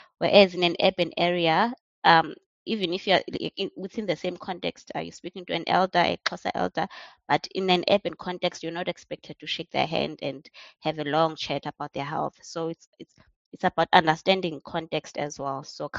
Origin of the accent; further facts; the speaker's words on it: South Africa; first language Xhosa; English is a second language; that even with isiXhosa, that is my mother tongue, the way it's spoken in the urban areas is different compared to rural areas.